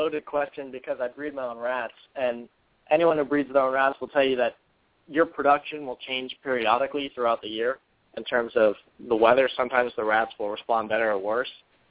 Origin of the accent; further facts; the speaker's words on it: Orlando, Florida, United States; when I was growing up in Orlando, I mean, we lived on a third of an acre.